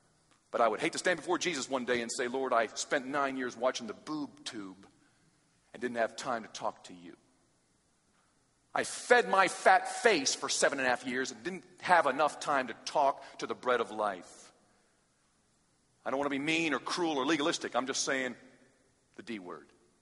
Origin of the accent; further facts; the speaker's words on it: United States; Obey what? I'm an American. … I don't obey anybody.